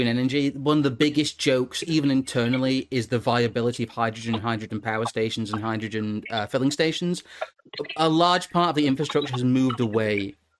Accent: the north of England, United Kingdom; accent: northern; I can turn my northern accent.

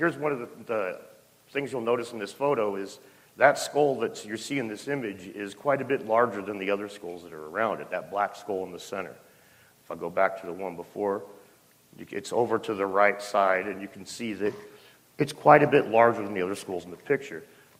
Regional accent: Washington, United States; This is in my home state of Washington.

